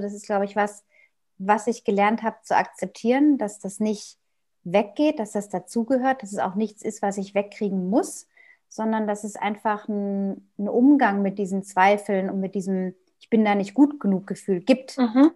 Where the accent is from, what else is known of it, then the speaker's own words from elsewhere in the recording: North Rhine-Westphalia, Germany; Ich bin in Westfalen aufgewachsen, in einem kleinen Dorf außerhalb von einer größeren Stadt, auf dem Land, mit Bauernhöfen drumherum.